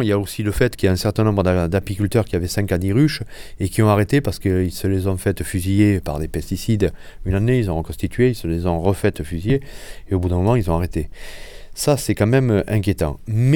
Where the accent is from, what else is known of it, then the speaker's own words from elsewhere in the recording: Occitanie, France; Moi, je suis des Cévennes